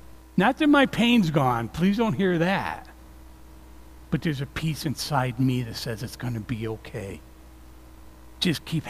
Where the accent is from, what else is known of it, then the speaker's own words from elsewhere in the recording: Morrisville, New York, United States; I'm from Morrisville, New York, and in the 70s, a bunch of young people moved to Alaska.